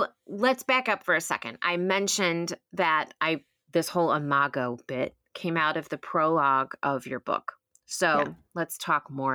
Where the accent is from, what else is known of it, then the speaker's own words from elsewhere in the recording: Texas, United States; Which makes me think of the country song because I'm from Texas.